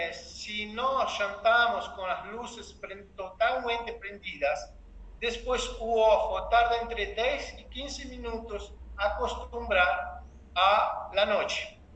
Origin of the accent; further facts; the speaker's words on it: Buenos Aires, Argentina; born there; Portuguese is a second language; como eu falei, eu nasci em Buenos Aires. Então, eu nunca havia visto este cielo aqui.